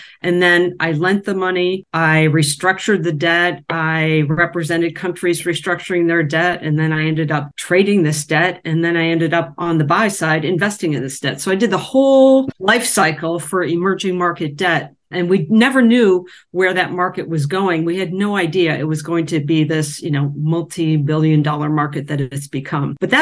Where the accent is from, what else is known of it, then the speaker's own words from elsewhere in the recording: Michigan, United States; also born or lived in Ohio; I grew up in Michigan. I was born in Ohio, but I basically grew up in Michigan. So I consider myself a Michigander.